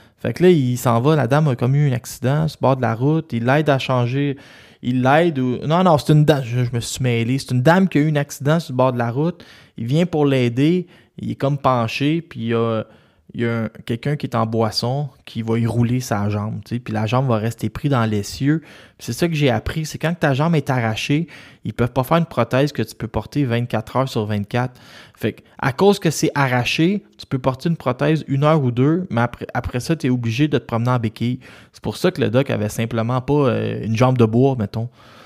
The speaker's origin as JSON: {"language": "French", "region": "Quebec", "country": "Canada", "said": "si on se rappelle d'où on vient, nous. On vient d'où? On vient du Québec."}